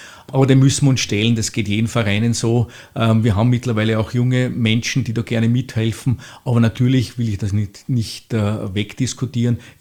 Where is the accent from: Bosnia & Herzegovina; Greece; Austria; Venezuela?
Austria; Salzburg; Ich bin geborener Salzburger. Meine Mutter war sehr stark engagiert in der Pfarre in Salzburg, wo wir halt zu Hause waren